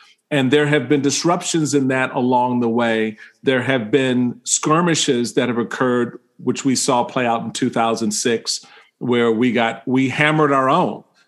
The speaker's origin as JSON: {"language": "English", "town": "Washington", "region": "District of Columbia", "country": "United States", "tie": "born or raised there", "said": "Look, I grew up in Washington D.C., and you really haven't experienced the joy of living until you've tried it as a black Roman Catholic conservative from Washington, D.C., right?"}